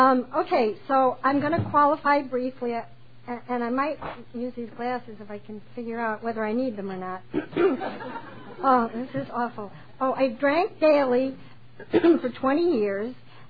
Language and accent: English; New York, United States; I'm from New York, and if you don't know what Sing Sing is, it's this humongous prison on the Hudson